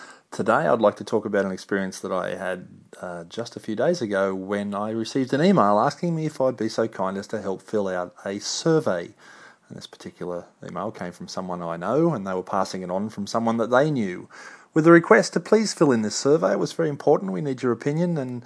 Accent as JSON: {"language": "English", "country": "Australia", "said": "Now, if you can't tell from my accent, I'm not from the US, I'm from Australia."}